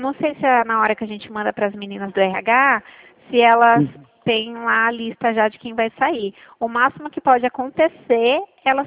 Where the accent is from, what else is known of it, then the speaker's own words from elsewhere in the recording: Itu, São Paulo, Brazil; eu sou daqui de Itu.